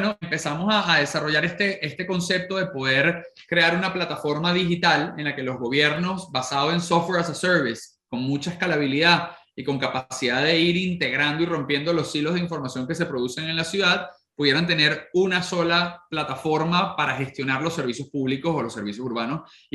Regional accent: Caracas, Capital District, Venezuela; nosotros como caraqueños perdíamos alrededor de 16 días al año de nuestras vidas en tráfico

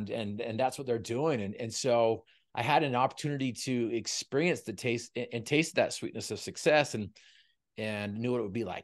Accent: Utah, United States; I was raised in Northern Utah, where they breed him to hate him down South.

